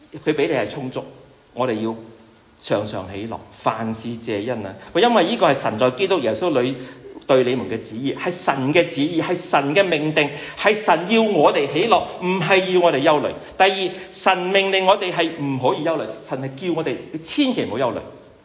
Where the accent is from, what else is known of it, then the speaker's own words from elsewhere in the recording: China; 这个福字我哋中国人最中意听啊，